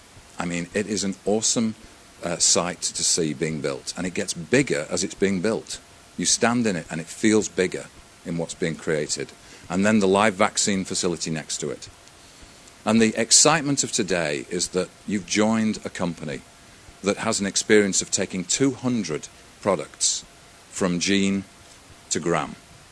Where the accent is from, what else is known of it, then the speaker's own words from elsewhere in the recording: United Kingdom; accent: British; be able to tell by my accent that this is a British guy standing in front of you.